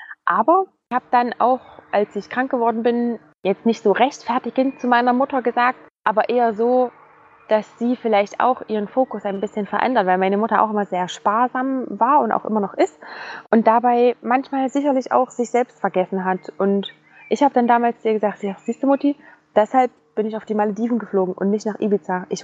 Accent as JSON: {"language": "German", "country": "Germany", "said": "ich komme aus Deutschland"}